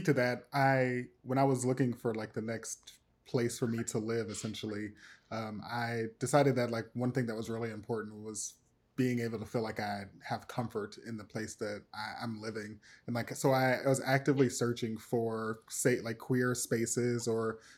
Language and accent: English; Nashville, Tennessee, United States; And, you know, I'm from Nashville where you can't do that.